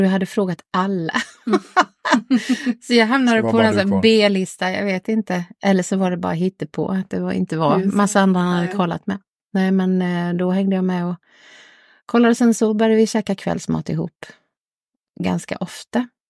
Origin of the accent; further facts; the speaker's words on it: Malmbäck, Jönköping County, Sweden; Jag är uppvuxen här i Malmbäck